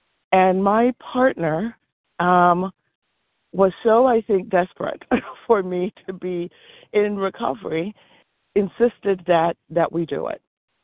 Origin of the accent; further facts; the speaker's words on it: Jamaica; now in United States; So I just got back from a week-long vacation in Jamaica, my home country, where I couldn't get the foods that I wanted.